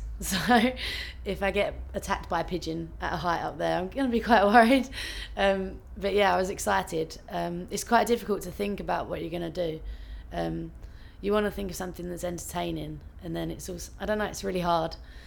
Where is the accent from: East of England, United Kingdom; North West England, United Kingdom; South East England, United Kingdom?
East of England, United Kingdom; I come from Essex, and I'm 20.